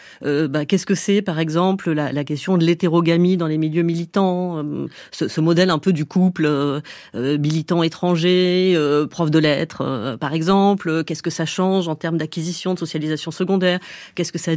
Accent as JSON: {"language": "French", "town": "Port-de-Bouc", "region": "Provence-Alpes-Côte d'Azur", "country": "France", "tie": "born or raised there", "also_born_or_lived": "Saint-Mitre", "said": "Moi j'ai grandi d'abord à Port-de-Bouc, puis à Saint-Mitre, qui à l'époque étaient deux villes ou villages communistes."}